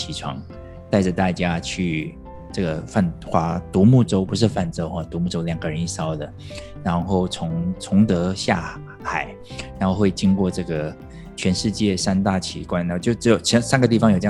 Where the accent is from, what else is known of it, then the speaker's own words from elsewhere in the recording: Hualien, Hualien County, Taiwan; 这是老天爷是给我们花莲人的啦